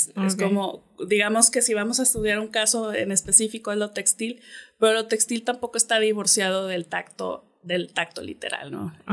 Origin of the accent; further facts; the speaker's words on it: Monterrey, Nuevo León, Mexico; Soy de aquí de Monterrey. He sido profesora en muchas partes